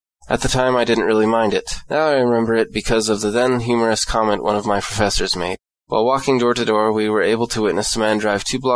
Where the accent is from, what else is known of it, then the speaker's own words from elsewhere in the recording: Pacific Northwest, United States; born there; Fortunately, I was born in the Northwest and still live here, which is somewhat of an exception.